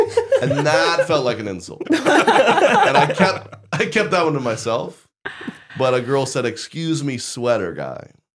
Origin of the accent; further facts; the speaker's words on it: the South, United States; I don't know hockey. I'm from the South.